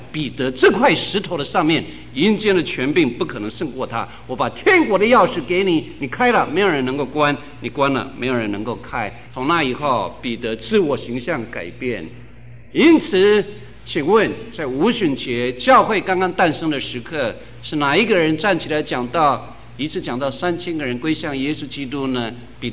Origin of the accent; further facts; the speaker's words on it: Guanmiao, Tainan, Taiwan; 我生在台南县关庙乡，那里凤梨非常有名